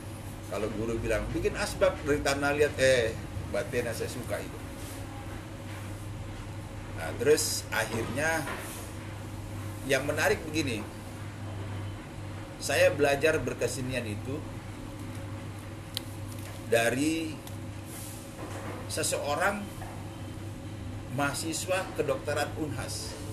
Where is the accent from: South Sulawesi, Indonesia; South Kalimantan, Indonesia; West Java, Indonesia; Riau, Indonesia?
South Sulawesi, Indonesia; Makassar; also born or lived in Malang; Saya lahir di Malang. Lahir di Malang tahun 57. Terus saya ketika umur saya lupa umur berapa, tapi tahun 63 saya diboyong pindah ke Makassar. Saya diboyong ke Makassar sebagai anak kolong